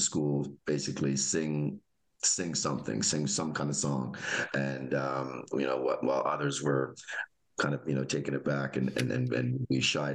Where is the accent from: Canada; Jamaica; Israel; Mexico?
Jamaica; Originally from the island of Jamaica.